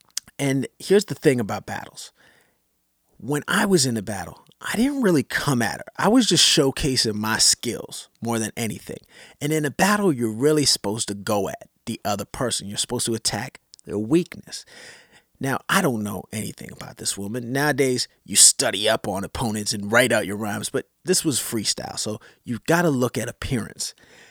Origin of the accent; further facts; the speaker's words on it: Canada; especially being a Canadian MC, it always feels good to get love from when you're in the States